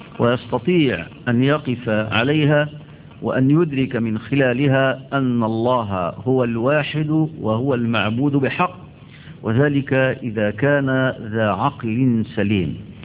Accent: Egypt; نحن عندنا في مصر بلد الأزهر

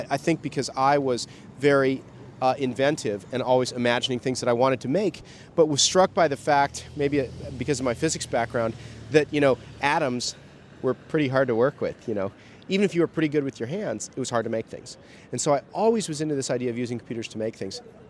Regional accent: San Diego, California, United States; I grew up in San Diego.

